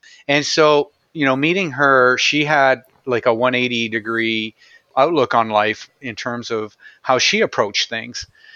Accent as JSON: {"language": "English", "country": "Canada", "said": "I'm a proud Canadian. So I'm from Canada. I've lived here all my life."}